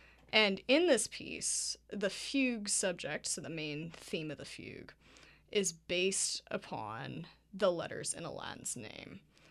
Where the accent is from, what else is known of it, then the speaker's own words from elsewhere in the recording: Louisiana, United States; Though I am from Louisiana and my dad is from Alabama, my mom is Canadian and southern accents are not exactly her thing.